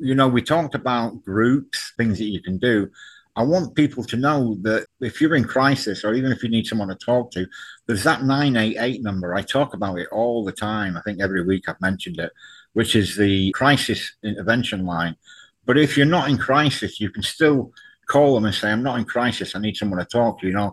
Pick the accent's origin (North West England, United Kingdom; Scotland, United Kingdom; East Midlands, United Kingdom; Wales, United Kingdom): North West England, United Kingdom; Yeah, I know that when I left my hometown, I didn't appreciate what I had. I lived on a peninsula, so we had the ocean all around us, and I miss that dearly. But growing up with it, you took it for granted. We were on the doorstep of the English Lake District, took it for granted.